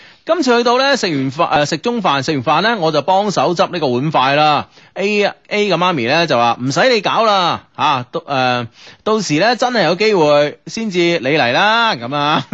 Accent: Guangzhou, Guangdong, China; 我話我係廣州人嚟㗎我父母都係廣州人㗎

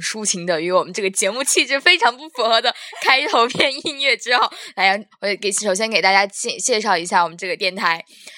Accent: Ningxia, China; 我才是从小地方来的，我是从宁夏来的。

